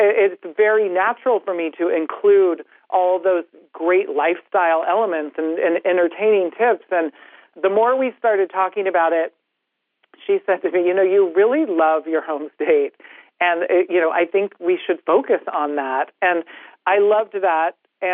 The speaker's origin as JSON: {"language": "English", "region": "California", "country": "United States", "tie": "born or raised there", "said": "I grew up in Northern California. My mother's side of the family are, you know, multi-generational cattle ranchers. So I grew up in a very outdoorsy environment"}